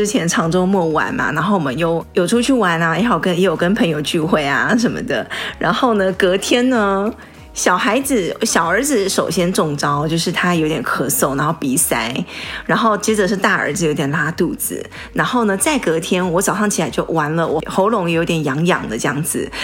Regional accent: Taiwan; 然后我在台湾长大念书

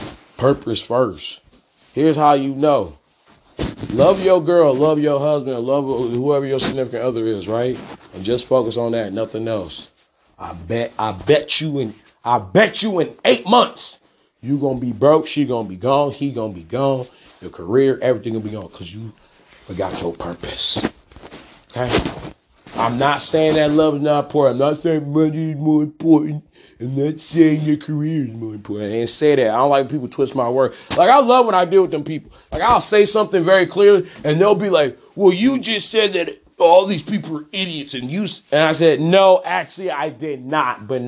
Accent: Detroit, Michigan, United States; I'm from Detroit. Y'all ain't getting me. That's on Kennebec.

